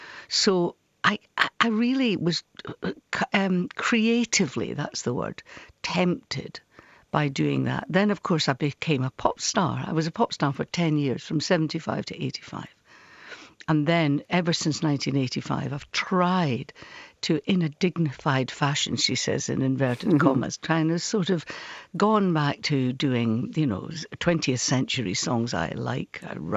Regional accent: Dunfermline, Scotland, United Kingdom; so my dad worked on the tugs there, and I was brought up in Dunfermline, which is only about 3 miles away.

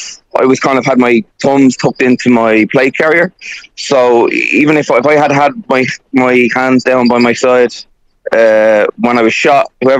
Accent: County Meath, Ireland; he's from Mead and I'm from Mead, so it's weird. We're only like 10 minutes from each other.

